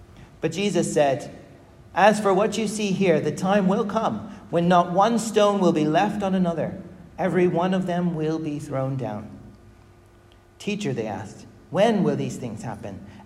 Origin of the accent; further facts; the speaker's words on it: United States; I remember growing up in America, we had a natural cave near our house